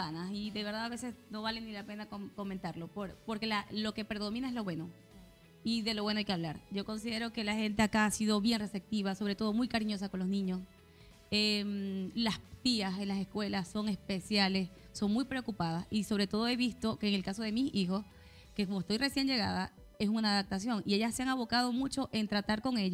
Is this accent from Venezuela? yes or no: yes; Venezuela; now in Chile; En el local, que somos la mayoría venezolanas, quien atendemos a la mayoría de las mujeres son chilenas.